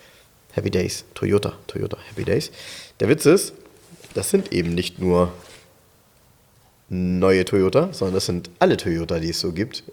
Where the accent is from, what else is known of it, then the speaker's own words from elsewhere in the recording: Germany; Und ich sagte, ich komme aus Deutschland und wollte mir den Wagen angucken